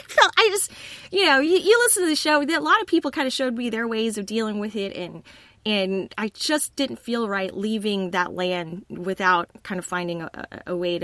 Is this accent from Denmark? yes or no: no; Texas, United States; I'm a Texan. I'm Vietnamese.